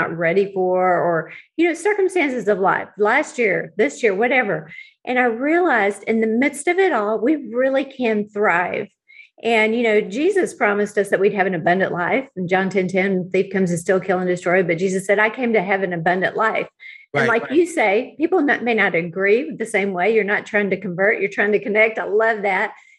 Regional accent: Houston, Texas, United States; I grew up in Houston. I'm the youngest of five.

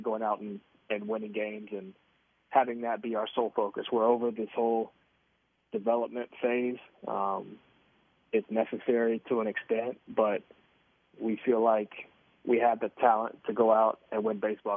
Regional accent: North Carolina, United States; I grew up on Tobacco Road. I grew up an ACC fan

